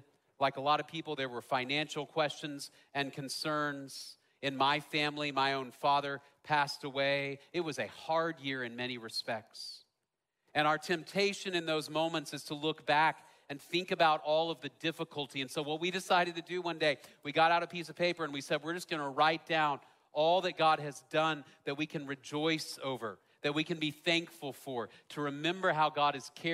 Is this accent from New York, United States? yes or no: no; Dallas, Texas, United States; I grew up in Dallas. I was a city kid, so I had to look up this image and do a little bit of research.